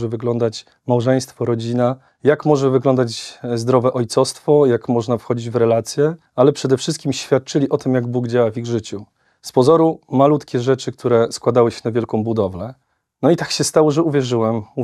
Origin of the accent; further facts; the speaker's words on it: Gdańsk, Pomeranian Voivodeship, Poland; za mojego dzieciństwa w parafii Podwyższenia Krzyża na Gdańskim Chełmie.